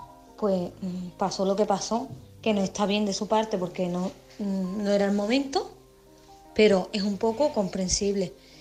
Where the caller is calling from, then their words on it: Málaga, Andalusia, Spain; de Málaga.